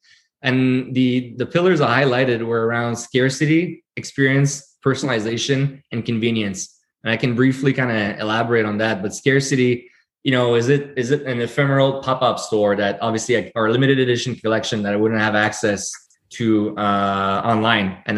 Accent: Montreal, Quebec, Canada; we're born and raised in Montreal as people

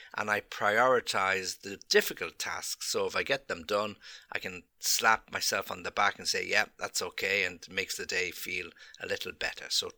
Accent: England, United Kingdom; As an Englishman, time is very important.

